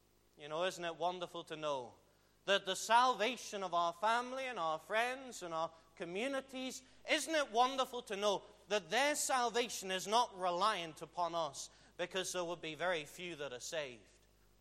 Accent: England, United Kingdom; being an Englishman and being in raised in a country with very few gospel preaching churches

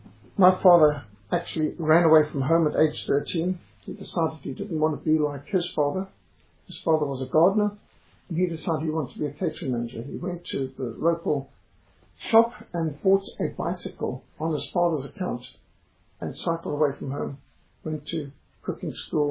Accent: Zimbabwe; I said, I'm a Rhodesian. I'm not Englishman.

